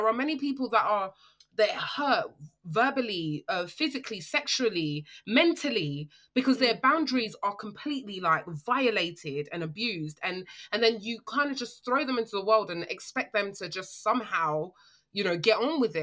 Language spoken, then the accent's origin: English; Ghana; Like, I think for me, I'm Ghanaian